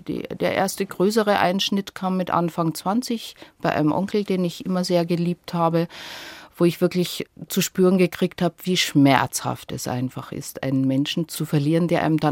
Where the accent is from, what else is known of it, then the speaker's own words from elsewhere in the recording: Munich, Bavaria, Germany; Das ist Heimat. Das ist einfach ein schönes Gefühl, an der Isar zu sein, die Ecken zu kennen. Ich bin da sehr verbunden. Von der Kindheit her, von der Schulzeit her